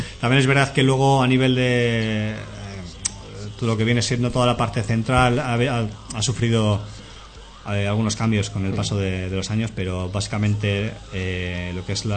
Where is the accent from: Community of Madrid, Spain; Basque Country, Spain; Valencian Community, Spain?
Basque Country, Spain; Durango; nosotros somos de Durango y también pues joder, es un sitio un poco, no sé, está metido ahí como en un hoyo, ¿no? Está en medio de un valle rodeado de montañas